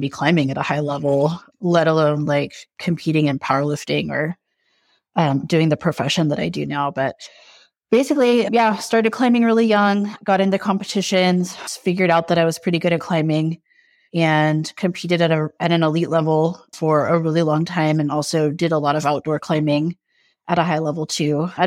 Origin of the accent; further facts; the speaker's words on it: California, United States; now in Oakland, United States; I'm in Oakland, California. I've been in the Bay Area since 2005, but I grew up originally in Southern California, and that's where I started climbing.